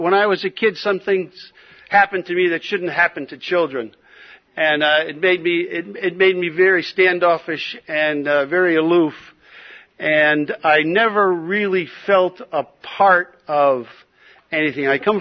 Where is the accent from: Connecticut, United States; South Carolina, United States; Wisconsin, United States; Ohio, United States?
Connecticut, United States; born there; But I was born in Connecticut, and I was born in Connecticut in 1944, and I grew up in an Irish family.